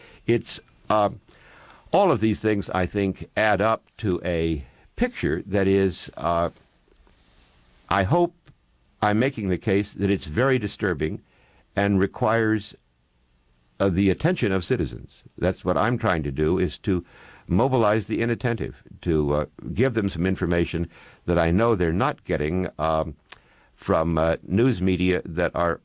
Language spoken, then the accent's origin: English; San Diego, California, United States; based in downtown San Diego, my hometown, for the last 50 years.